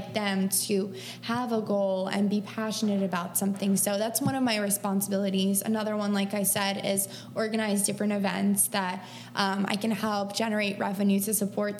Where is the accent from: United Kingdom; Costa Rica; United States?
United States; New Jersey; women from all around New Jersey, my home state